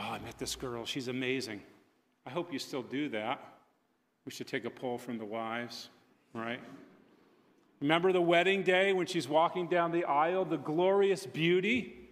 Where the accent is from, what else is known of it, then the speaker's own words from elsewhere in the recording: Connecticut, United States; now in Lancaster County, United States; not to rank on Lancaster County, but I grew up in Connecticut, where no one calls themselves a Christian unless they really are. Since I've lived here for the last 11 years